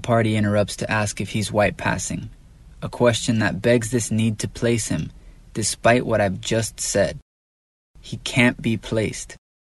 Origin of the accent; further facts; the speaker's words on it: Miami, Florida, United States; slicing my city up and pinpointing my neighborhood, I do just the opposite and tie it all together. I'm from Miami, the whole thing.